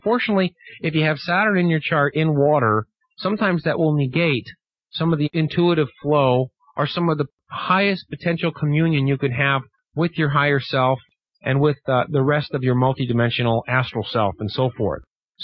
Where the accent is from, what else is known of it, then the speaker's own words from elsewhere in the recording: St. Louis, Missouri, United States; One of my favorite creatures in the history of the world when I was growing up in St. Louis, as a little boy